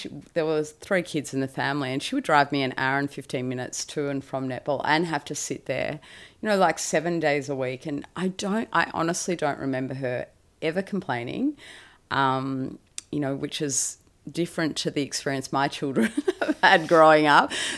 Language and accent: English; Melbourne, Victoria, Australia; I grew up down on the Mornington Peninsula in Melbourne and just your normal, regular family.